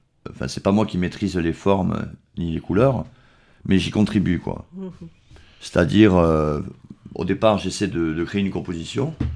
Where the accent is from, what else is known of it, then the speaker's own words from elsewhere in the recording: Tarbes, Occitanie, France; parce qu'en fait, je suis de Tarbes, donc ça me fait du déplacement.